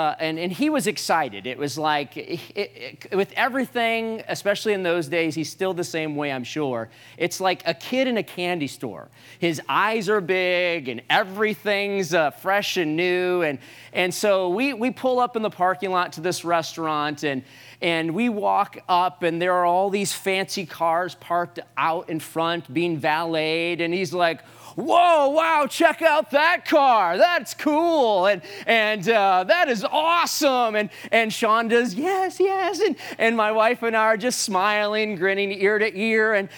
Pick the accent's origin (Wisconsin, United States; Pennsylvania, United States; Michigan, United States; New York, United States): Michigan, United States; Saginaw; My wife is originally from Greenville. I am originally from Saginaw, and God put a Michigan man